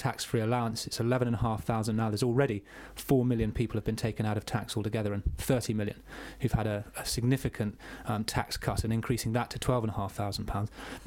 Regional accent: Harrogate, Yorkshire and the Humber, United Kingdom; accent: Yorkshire; my thick Yorkshire accent. So for those who don't know, my background is I was born in Harrogate, brought up, as I say, in Yorkshire, and now working with my father just outside Wetherby.

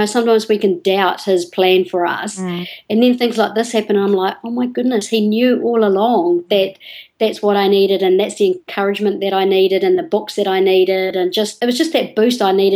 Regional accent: New Zealand; Well, a lot of people in New Zealand, because it's hot

